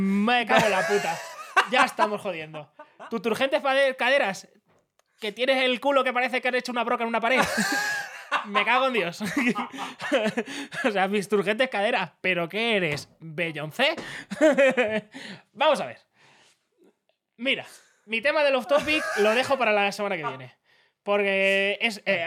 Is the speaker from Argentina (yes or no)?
no; Castilla-La Mancha, Spain; Vengo de Castilla-La Mancha, lo he dicho muchas veces.